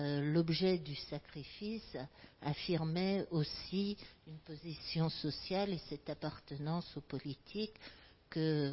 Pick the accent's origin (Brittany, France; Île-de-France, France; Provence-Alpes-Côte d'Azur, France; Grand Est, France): Grand Est, France; En Alsace, je suis alsacienne